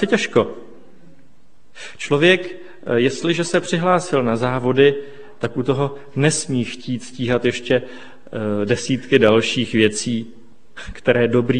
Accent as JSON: {"language": "Czech", "town": "Liberec", "region": "Liberec Region", "country": "Czechia", "said": "já jsem původně z Liberce a v první třetině té trati máme dům"}